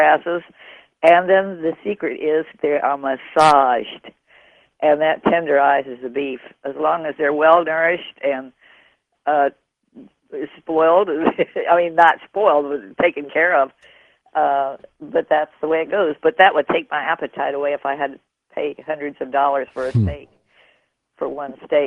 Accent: Honolulu, Hawaii, United States; now in Jacksonville, United States; I grew up in Honolulu

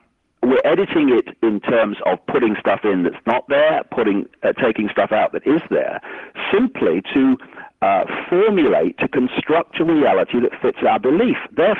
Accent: Leicester, East Midlands, United Kingdom; born there; I was born in Leicester, England, I'm English and all this stuff

